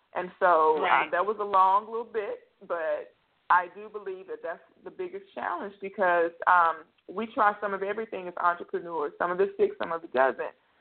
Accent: Louisiana, United States; And I always knew when I was younger, a little small girl growing up in Louisiana, I knew that I wanted to own a business.

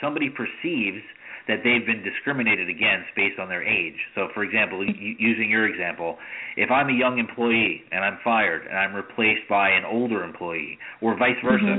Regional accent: New York, United States; My home state of New York is almost as bad, but not quite.

